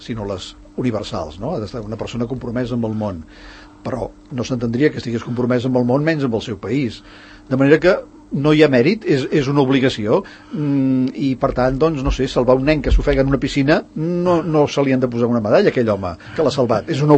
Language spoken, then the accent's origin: Catalan; Catalonia, Spain; com a català i com a escriptor tinc l'obligació de defensar la meva llengua i els drets del meu país